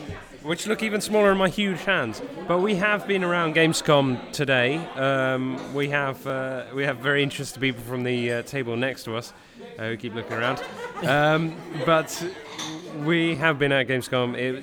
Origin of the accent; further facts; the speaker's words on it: United Kingdom; Being very British and all, you've got to keep the queue.